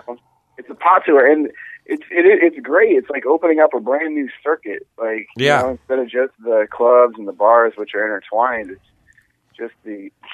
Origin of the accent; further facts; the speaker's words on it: Kansas City, Midwest, United States; I'm from the Midwest, man. Yeah, I'm from Kansas City. It's not like that in the Midwest.